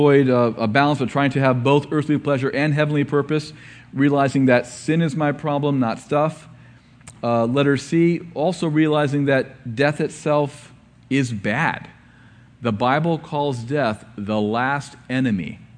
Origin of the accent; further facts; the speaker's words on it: Ohio, United States; Well, actually, I'm from Ohio, so maybe maize is amazing.